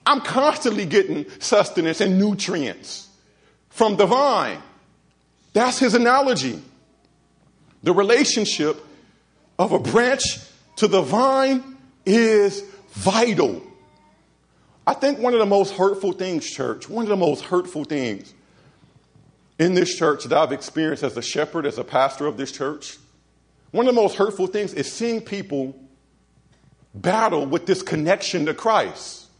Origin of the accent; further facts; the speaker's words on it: Los Angeles, California, United States; I'm from L.A. Did I tell you guys I'm from Los Angeles?